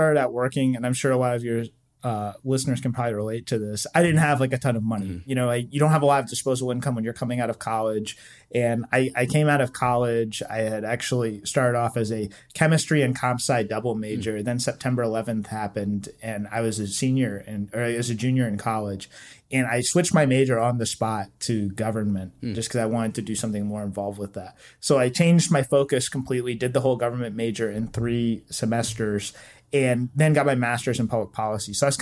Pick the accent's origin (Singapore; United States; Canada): United States; Virginia; now in Washington, United States; I've lived up here for about 15 years now. So it's pretty much my home. I grew up in Southeast Virginia. So been in this area kind of my whole life. I'm about 4.5 hours away from where I grew up